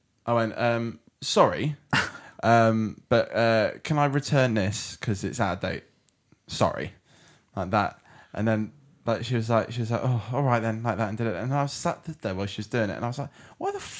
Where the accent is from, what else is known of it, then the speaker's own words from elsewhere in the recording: England, United Kingdom; But no, it's probably because I'm British. Right?